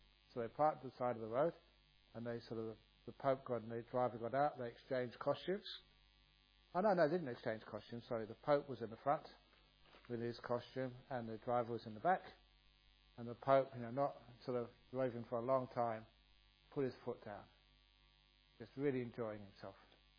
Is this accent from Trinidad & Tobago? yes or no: no; Australia; He said, oh, where are you from? I said, I'm from Australia. Oh, you're from Australia, said this monk.